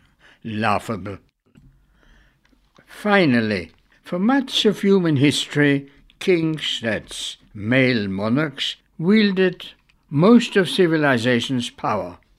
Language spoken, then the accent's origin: English; United Kingdom; As a British subject, I allow myself to question whether this is applicable in the 21st century.